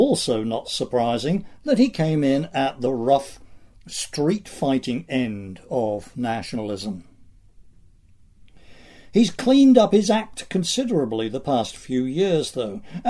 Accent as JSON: {"language": "English", "town": "Northampton", "region": "East Midlands", "country": "United Kingdom", "tie": "born or raised there", "also_born_or_lived": "London", "said": "my hometown of Northampton"}